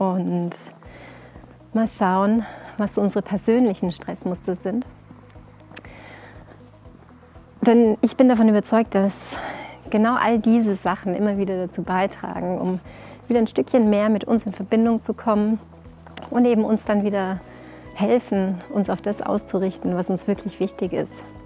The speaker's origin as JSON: {"language": "German", "region": "Tyrol", "country": "Austria", "tie": "born or raised there", "said": "in meiner Heimat in Tirol"}